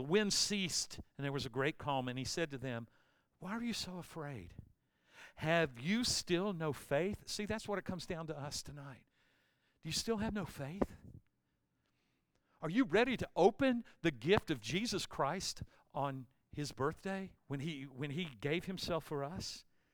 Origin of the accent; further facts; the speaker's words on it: Cleveland, Ohio, United States; born there; I was born in Cleveland, Ohio, right on Lake Erie.